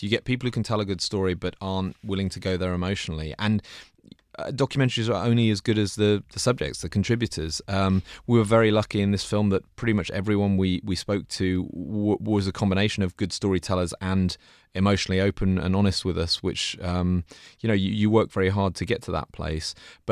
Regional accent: United Kingdom; being an outsider, being a Brit, actually helped a little bit with that.

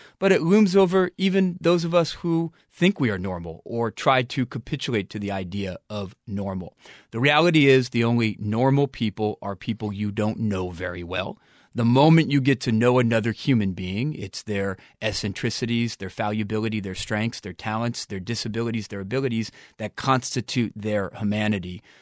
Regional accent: Manhattan Beach, California, United States; I grew up here in the South Bay in Manhattan Beach.

